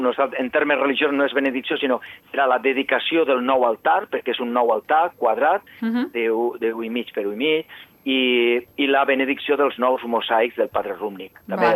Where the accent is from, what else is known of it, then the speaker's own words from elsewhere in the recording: Catalonia, Spain; Jo recordo de petit a la Vall d'Aran